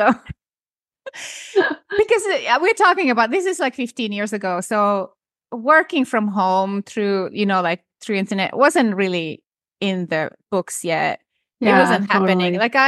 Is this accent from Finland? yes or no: yes; northern Finland, Finland; So I was born and raised in Finland, deep in the forest of North Finland.